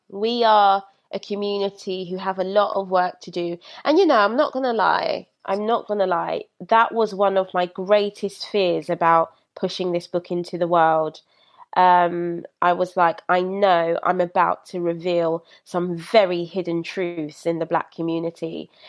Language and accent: English; Brixton, London, United Kingdom; I was raised in Brixton. Everyone was Black.